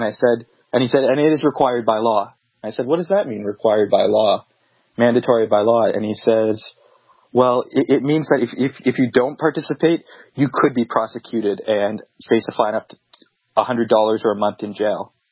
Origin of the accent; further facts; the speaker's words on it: Canada; born there; I've only ever dealt with them in English, and I was born in Canada.